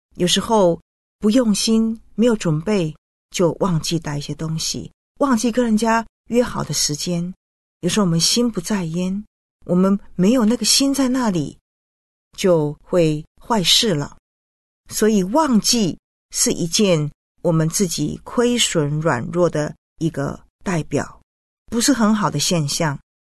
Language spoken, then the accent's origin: Chinese; China; 也就是我们中国人所说的日月如梭，不是吗？